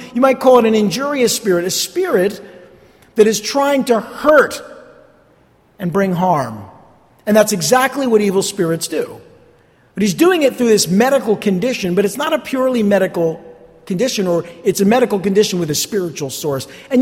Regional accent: New Jersey, United States; Obviously, I am from North Jersey.

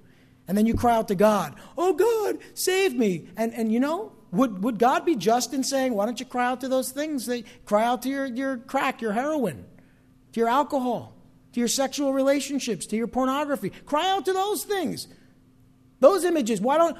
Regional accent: New Jersey, United States; Maybe it's because I'm from New Jersey, Northern Jersey in particular.

